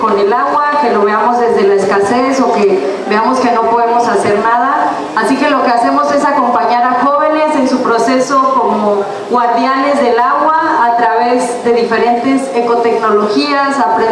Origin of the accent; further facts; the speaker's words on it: Ixtaltepec, Oaxaca, Mexico; Yo soy de Ixtaltepec.